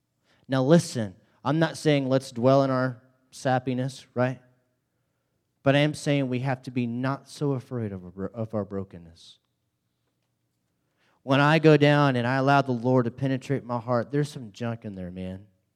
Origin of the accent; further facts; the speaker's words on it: Dallas, Texas, United States; Of course, we grew up in Dallas, Fort Worth, and him and I worked at Apple together.